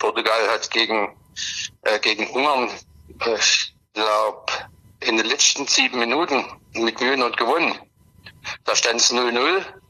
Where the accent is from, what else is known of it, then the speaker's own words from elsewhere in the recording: Germany; Ich bin für Deutschland, ich bin Deutscher